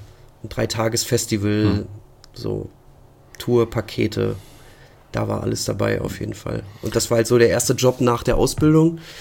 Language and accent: German; Lower Saxony, Germany; bei uns in Ostfriesland